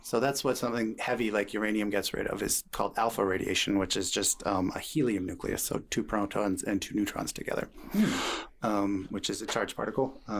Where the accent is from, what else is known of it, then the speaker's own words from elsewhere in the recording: British Columbia, Canada; I come from the Kootenays, and that's up in the mountains, right?